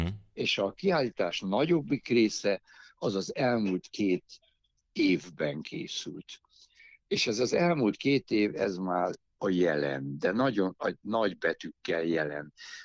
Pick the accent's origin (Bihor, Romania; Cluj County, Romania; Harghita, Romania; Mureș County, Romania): Cluj County, Romania; Cluj-Napoca; now in Budapest, Hungary; Én 64 kilométerre születtem Széktől, de hát nagyon városi gyerek voltam.